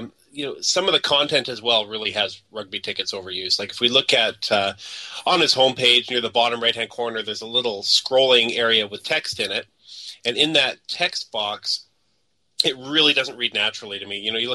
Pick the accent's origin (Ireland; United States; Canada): Canada; and we're so Canadian, aren't we?